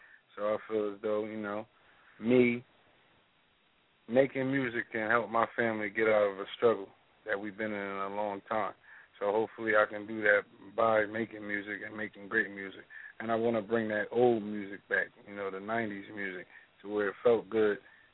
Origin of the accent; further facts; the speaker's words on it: Newark, Delaware, United States; also born or lived in New Jersey; And I was raised in New Jersey. I was born in New Jersey, I'm sorry. Raised in Newark, Delaware.